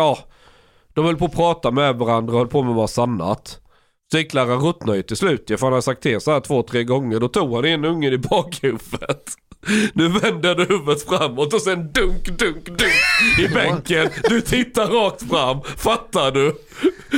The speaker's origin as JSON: {"language": "Swedish", "town": "Osby", "region": "Skåne", "country": "Sweden", "tie": "born or raised there", "said": "Nej, jag växte upp i Osby."}